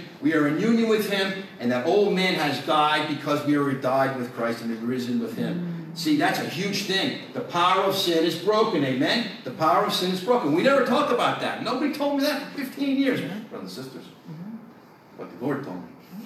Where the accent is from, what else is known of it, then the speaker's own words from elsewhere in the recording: New Jersey, United States; Now, I grew up in North Jersey, and I tell you, I grew up in the 70s.